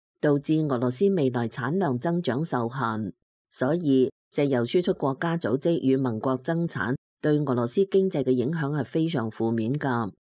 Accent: China; 呢个喺我哋中国人嘅舆论上，正常嘅舆论上去讲咧，呢个系不可思议嘅嘢

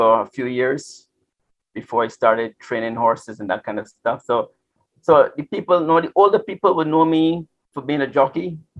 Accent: England, United Kingdom; born there; I was born in England

